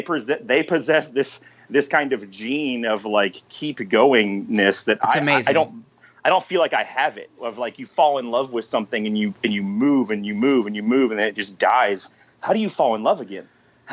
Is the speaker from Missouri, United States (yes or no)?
no; Garland, Texas, United States; I was born in Texas. I grew up in Garland, which is famous for only two things.